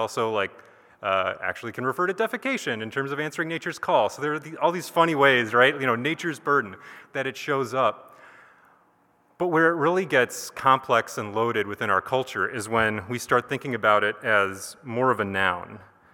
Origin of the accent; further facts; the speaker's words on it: Winona, Minnesota, United States; so I grew up in Winona and actually came to this fellowship as a kid